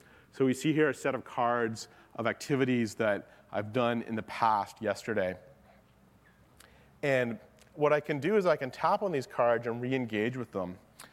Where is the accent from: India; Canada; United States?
Canada; I grew up in Canada, so you know, playing sports on something that's not like a frozen sheet of ice is a little bit unfamiliar to me